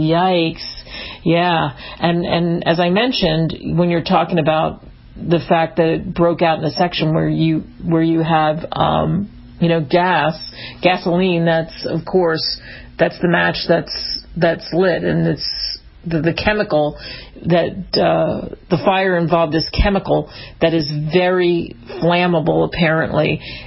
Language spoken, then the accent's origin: English; Philadelphia, Pennsylvania, United States; I grew up in Philly, and my brother-in-law is a cop.